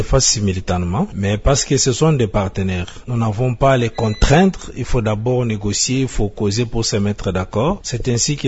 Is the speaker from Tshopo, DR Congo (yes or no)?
no; Kasaï-Central, DR Congo; Nous avons les problèmes de la culture fiscale chez nous au Kasaï central.